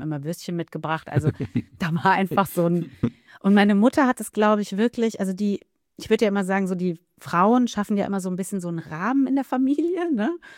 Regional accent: Germany; weil ich bin nicht zweisprachig aufgewachsen, da dachte ich dann auch oft, ja, irgendwie bin ich aber halt auch nicht ganz Italienerin, wenn ich hier bin, weil ich kann die Sprache nicht wirklich. Und ich war, dort war ich halt die Deutsche, la Tedesca.

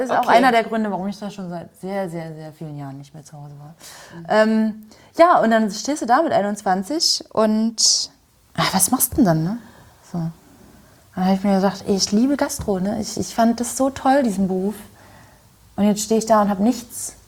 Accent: Görlitz, Saxony, Germany; In Görlitz, in meiner Heimatstadt.

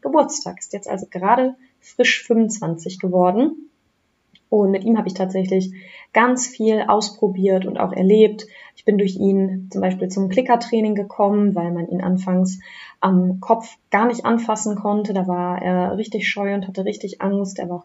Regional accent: Schaumburg, Lower Saxony, Germany; Also ich komme nämlich gar nicht aus der Wedemark, ich komme ursprünglich aus Schaumburg und da habe ich jahrelang am Bückeberg gewohnt

